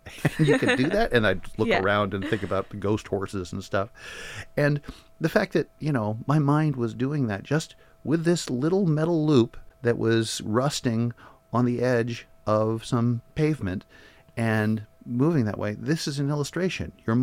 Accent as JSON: {"language": "English", "town": "Portland", "region": "Oregon", "country": "United States", "tie": "born or raised there", "said": "I grew up in Portland, and I spent a lot of time up here too, seeing my grandparents."}